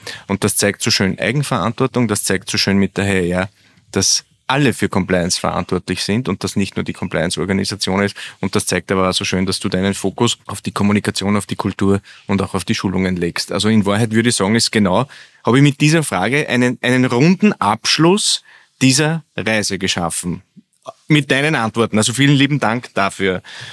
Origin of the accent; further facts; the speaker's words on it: Austria; bei uns in Österreich